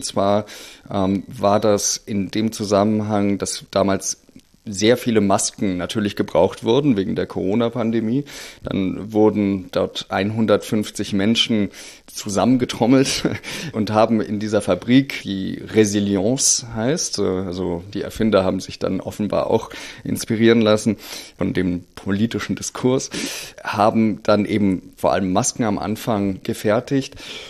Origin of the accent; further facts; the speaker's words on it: Germany; weil wir in Deutschland noch immer sehr stark im Wahlkampf Plakate kleben vertreten sind.